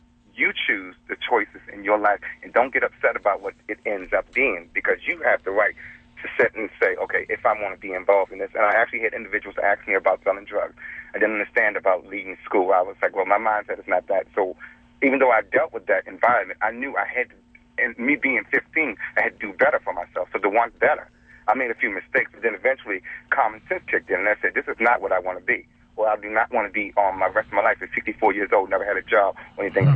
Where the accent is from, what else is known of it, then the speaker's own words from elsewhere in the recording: Virginia, United States; I'm originally from Virginia, and I lived in this city